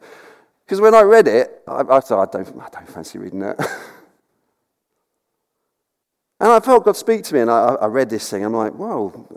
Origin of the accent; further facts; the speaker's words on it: South East England, United Kingdom; I come from Sussex, and I was working on Worthing Beach.